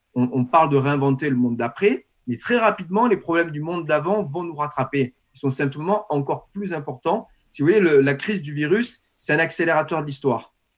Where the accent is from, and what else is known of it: France